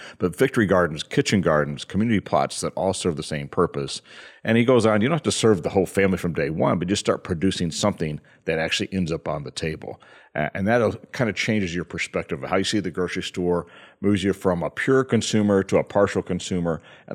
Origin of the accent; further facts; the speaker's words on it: Midwest, United States; I grew up in the Midwest, some of the most beautiful farmland you can imagine.